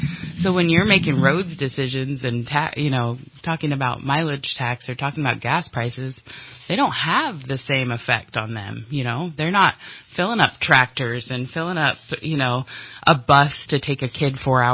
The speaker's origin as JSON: {"language": "English", "region": "California", "country": "United States", "tie": "born or raised there", "said": "So I am a small town girl. I grew up in Siskiyou County, married my high school sweetheart."}